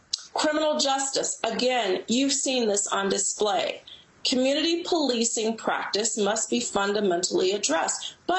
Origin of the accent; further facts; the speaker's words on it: Cincinnati, Ohio, United States; And no, I didn't live in a utopia. I grew up in Cincinnati, Ohio.